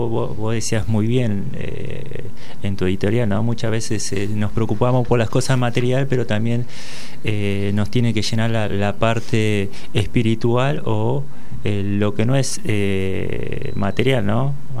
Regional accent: Benavides, Argentina; soy de Benavides

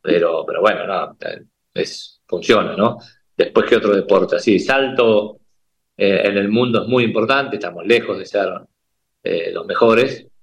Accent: Argentina; creo que ese es nuestro símbolo, ¿no? Como caballo argentino.

